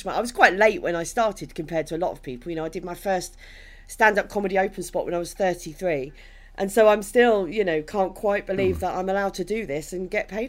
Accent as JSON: {"language": "English", "town": "Maidstone", "region": "South East England", "country": "United Kingdom", "tie": "born or raised there", "said": "I was brought up in Kent, so I was never far from the sea. I was brought up in Maidstone in Kent."}